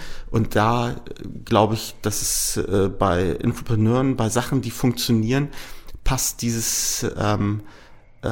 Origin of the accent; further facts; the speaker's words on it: Lower Saxony, Germany; Tatsächlich bin ich in Niedersachsen aufgewachsen.